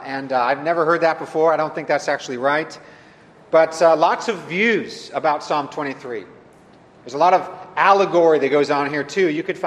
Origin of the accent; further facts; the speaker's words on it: Cupertino, California, United States; I'm from Silicon Valley. I went to high school a block from Apple Computers in Cupertino. I went to Cupertino High School. I grew up near Hewlett Packard.